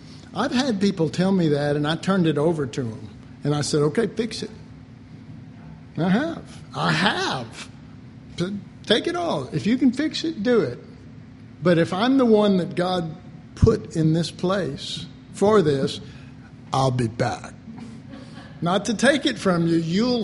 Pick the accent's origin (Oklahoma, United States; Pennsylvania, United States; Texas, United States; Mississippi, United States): Texas, United States; Dallas; But growing up in Oak Cliff, I have.